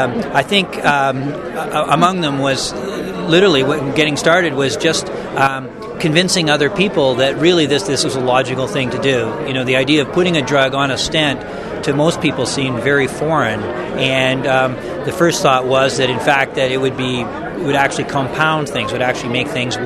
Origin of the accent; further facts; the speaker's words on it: Drayton Valley, Alberta, Canada; Yeah, I grew up in Drayton Valley and did all my schooling there and then went to university in Edmonton.